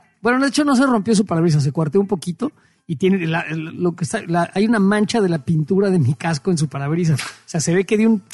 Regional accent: Mexico; la verdad soy mexicano

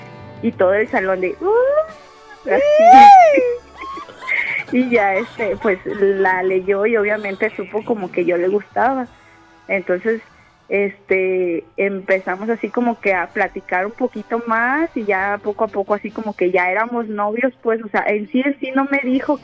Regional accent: Tepic, Nayarit, Mexico; Yo soy de Tepic, Nayarit.

